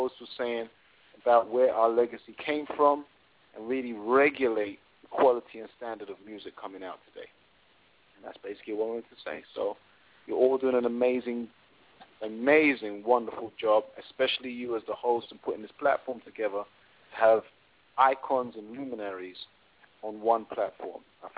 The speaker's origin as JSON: {"language": "English", "region": "London", "country": "United Kingdom", "lives_now": "New York, United States", "said": "The key thing is I'm from London, England, but I'm actually here in New York right now."}